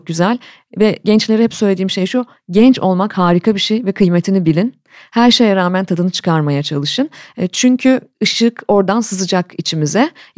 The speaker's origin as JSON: {"language": "Turkish", "region": "Ankara", "country": "Turkey", "said": "Ankaralıyım."}